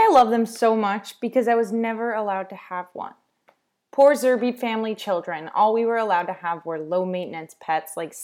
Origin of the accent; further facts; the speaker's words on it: Phoenix, Arizona, United States; Okay, it's back to my hometown, Phoenix, for this review.